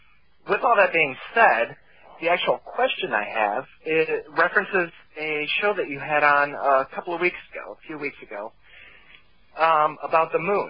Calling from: Miami, Florida, United States; Florida, actually Miami.

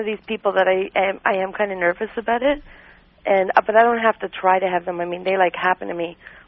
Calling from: Toronto, Ontario, Canada; I'm calling from Toronto.

